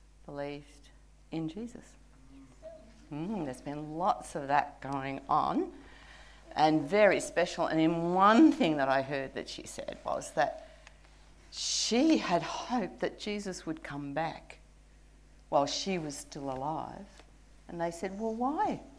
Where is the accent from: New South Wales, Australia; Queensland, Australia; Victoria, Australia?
New South Wales, Australia; Sydney; I grew up in Sydney.